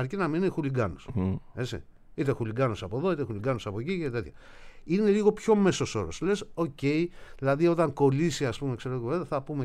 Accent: Serres, Central Macedonia, Greece; Λόγω του γεγονότος ότι είμαι από τις Σέρες, ας πούμε, λέω ότι είμαι πανσεραϊκός.

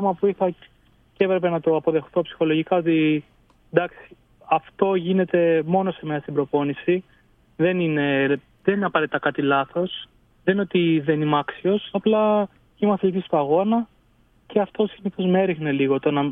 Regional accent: Greece; είμαι ο Έλληνας, όπως θα πούνε οι αντίπαλοι, ας πούμε.

